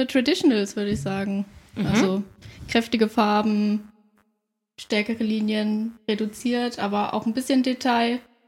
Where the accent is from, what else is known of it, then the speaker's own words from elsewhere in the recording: Chemnitz, Saxony, Germany; also born or lived in Leipzig; now in Berlin, Germany; Also ich bin in Chemnitz geboren, Chemnitzer Umland, auch aufgewachsen. Und genau, dann war ich 10 Jahre lang in Leipzig und jetzt bin ich seit einem halben Jahr in Berlin.